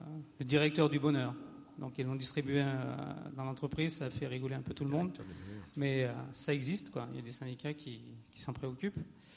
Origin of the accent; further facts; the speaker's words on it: Grenoble, Auvergne-Rhône-Alpes, France; Moi, je viens de Grenoble, donc.